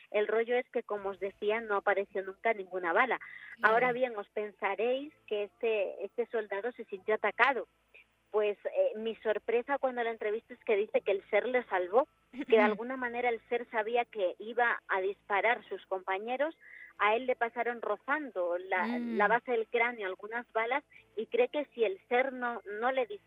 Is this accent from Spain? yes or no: yes; Extremadura, Spain; yo nací en Extremadura, he pasado allí prácticamente toda mi vida